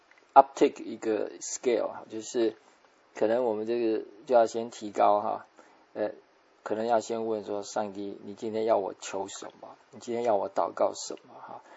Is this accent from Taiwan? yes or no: yes; Taiwan; born there; 我台湾出生的嘛，我当然会为台湾祷告嘛